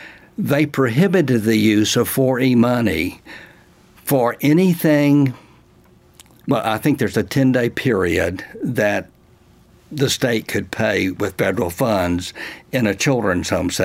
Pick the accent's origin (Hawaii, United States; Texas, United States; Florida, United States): Texas, United States; I'm from Texas. Let me give you a Texas nightmare.